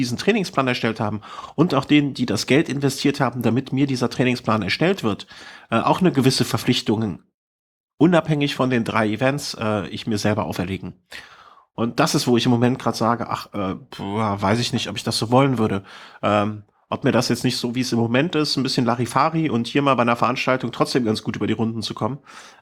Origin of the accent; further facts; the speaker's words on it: Cologne, North Rhine-Westphalia, Germany; Ich bin eine Kölsche Jung.